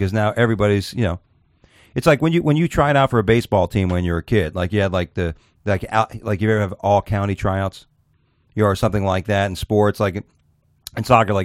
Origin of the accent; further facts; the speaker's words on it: Florida, United States; so as a Florida comic, when I'm on the road and I meet somebody, hey … where are you from? Florida.